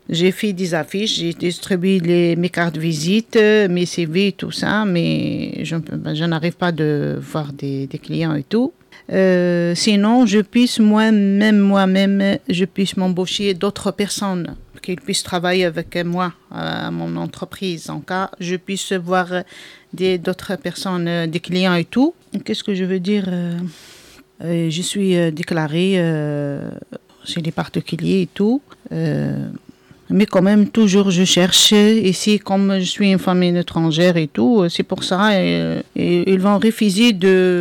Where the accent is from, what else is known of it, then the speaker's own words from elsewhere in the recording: Algeria; now in France; depuis mon enfance, j'ai mon rêve de venir ici vivre en France parce que chez moi en Algérie, on n'a rien presque